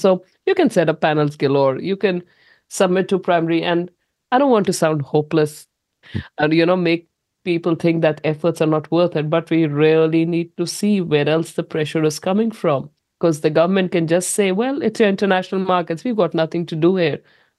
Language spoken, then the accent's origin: English; New Zealand; So these are big companies holding us hostage, because we are not as Kiwi farmers.